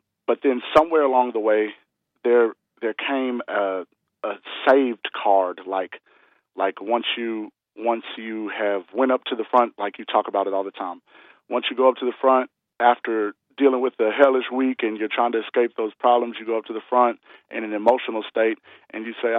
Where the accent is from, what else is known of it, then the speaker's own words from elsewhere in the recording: Mississippi, United States; I'm from Mississippi, and as you know, Mississippi is the quote-unquote Bible Belt, and or at least a part of it.